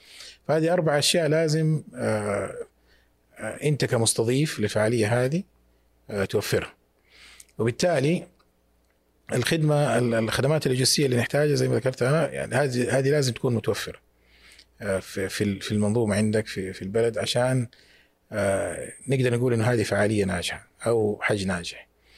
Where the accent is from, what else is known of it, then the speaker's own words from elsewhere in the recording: Mecca, Makkah Province, Saudi Arabia; أكثر كثافة بشرية في العالم كفعالية عندنا في مكة أثناء الحج